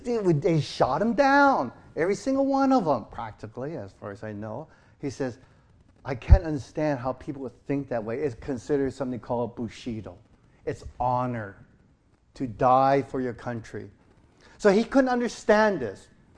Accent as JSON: {"language": "English", "town": "East Los Angeles", "region": "California", "country": "United States", "tie": "born or raised there", "said": "I grew up in East"}